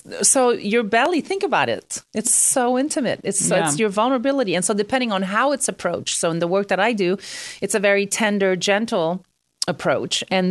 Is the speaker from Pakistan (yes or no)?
no; Canada; I'm Canadian.